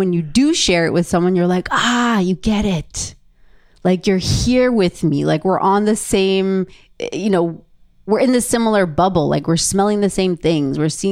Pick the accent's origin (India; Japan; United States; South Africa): Japan; Kawasaki, Kanagawa; also born or lived in Tokyo; being American and being Japanese, like being Buddhist and being Jewish, like being born and raised in Tokyo, Japan, and growing up in Kawasaki, Japan